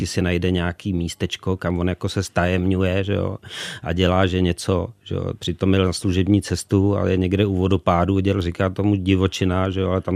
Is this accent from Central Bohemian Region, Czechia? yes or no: no; Ústí nad Labem, Ústí nad Labem Region, Czechia; já jsem měl ještě to štěstí nebo smůlu, že jsem vyrůstal v Ústí nad Labem